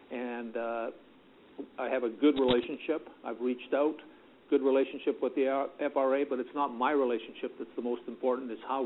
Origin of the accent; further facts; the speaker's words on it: Canada; But I grew up in Canada working on a railroad that had interswitching for a distance